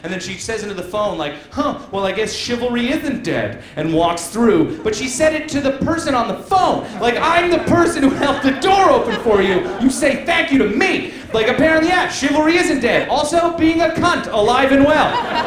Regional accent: Nova Scotia, Canada; now in Toronto, Canada; I'm from Nova Scotia. We're really nice.

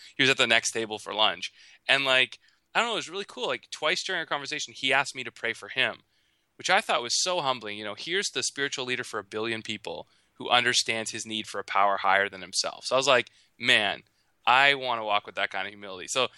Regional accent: Canada; Well, I'm Canadian, so it is easier for us to get into North Korea.

